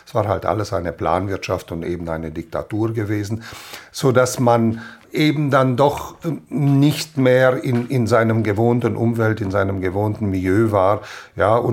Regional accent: Banat, Romania

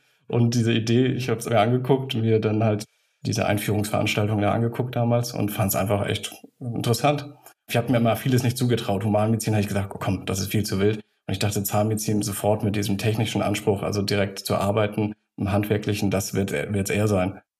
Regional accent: Schleswig-Holstein, Germany; Dänische Grenze. Einige kennen auch Nibel, das ist ja die letzte Station vor Sylt auf dem Festland. Und da so ein kleines Dörfchen, wie man es im Bilderbuch kennt, wirklich hinterm Deich mit mehr Schafen als Menschen aufgewachsen.

